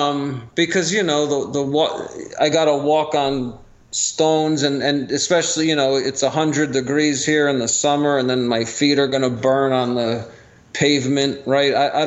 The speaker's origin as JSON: {"language": "English", "region": "New York", "country": "United States", "lives_now": "Los Angeles, United States", "said": "for those who don't know, I'm from the New York area, all that, so I know about cold and snow and all that stuff."}